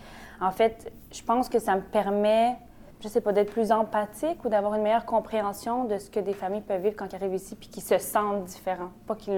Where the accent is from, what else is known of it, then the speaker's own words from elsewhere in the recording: Montreal, Quebec, Canada; born there; Je suis née à Montréal. J'ai un parcours quand même un petit peu particulier parce que dans ma trajectoire de vie, j'ai choisi l'islam en fait comme religion. Disons que ça me distingue un petit peu. Mes parents sont québécois